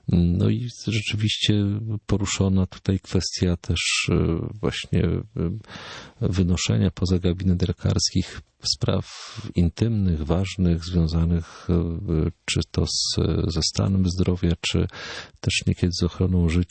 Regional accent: Tarnów, Lesser Poland, Poland; czy w Lublinie, czy w Warszawie, czy w Tarnowie, skąd pochodzę i się wychowałem.

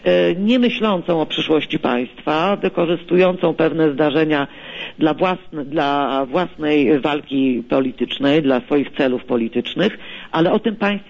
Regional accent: Lubin, Lower Silesian Voivodeship, Poland; z Lubina, z którego pochodzę i z którego byłam już posłem.

